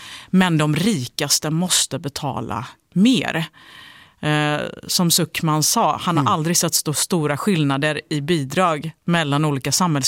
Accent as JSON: {"language": "Swedish", "town": "Gothenburg", "region": "Västra Götaland County", "country": "Sweden", "said": "Det ligger ju djupt rotat hos mig som göteborgare."}